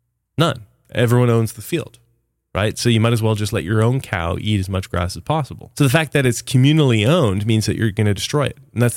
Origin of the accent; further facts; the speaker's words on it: Canada; So I'm from Canada.